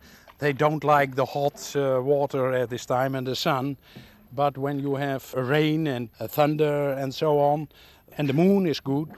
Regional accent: Netherlands; English is a second language; from the Vecht area

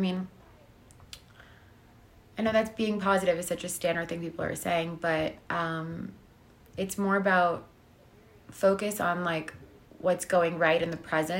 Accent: Miami, Florida, United States; And Miami, because it's my hometown and I live there

